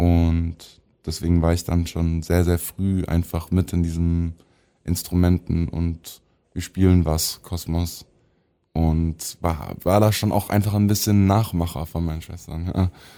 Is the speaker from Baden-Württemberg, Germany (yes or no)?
yes; Stuttgart, Baden-Württemberg, Germany; born or raised there